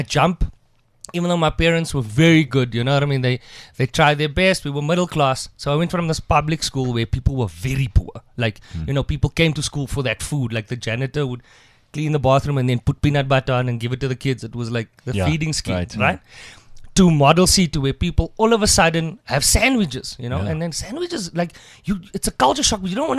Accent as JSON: {"language": "English", "town": "Hankey", "region": "Eastern Cape", "country": "South Africa", "said": "I'm from Hanky."}